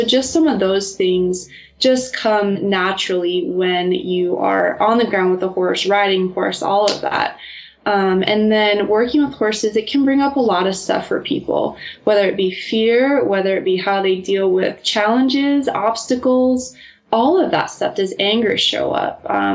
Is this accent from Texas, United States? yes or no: no; Arizona, United States; So I grew up in Arizona, always had horses in my life since I was a little girl.